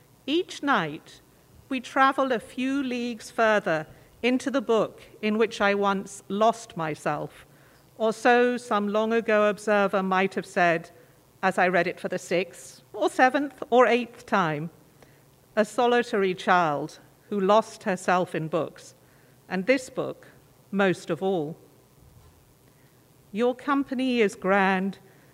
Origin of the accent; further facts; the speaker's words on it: London, United Kingdom; So I was born and raised in London. My mother was Irish, and my father grew up as part of the Chinese population in Malaysia.